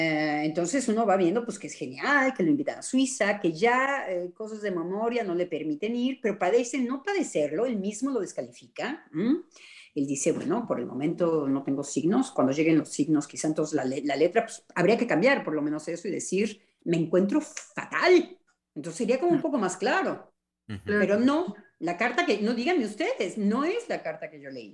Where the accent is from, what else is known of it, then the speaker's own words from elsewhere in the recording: Mexico; yo como mexicana, dije